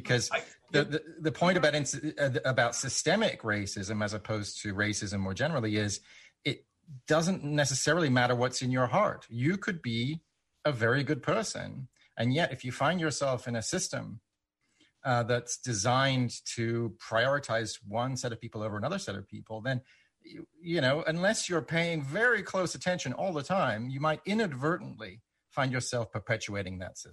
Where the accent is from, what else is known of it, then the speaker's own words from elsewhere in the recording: United Kingdom; I mean, I'm a Brit, so that's something that's often on my mind.